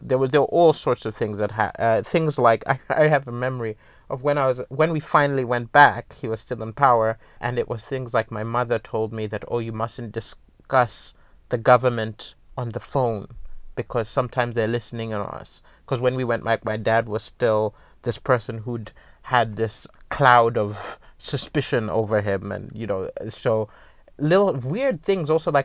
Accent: Malawi; also born or lived in Zambia / Kenya / Somalia; Well, I'm from Malawi. I wasn't born there because we were in exile. And so I was born in Zambia and ran around Africa, you know, Kenya, Somalia, all sorts when I was growing up.

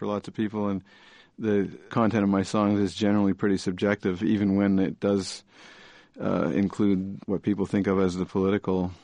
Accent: Canada; it's part of being Canadian

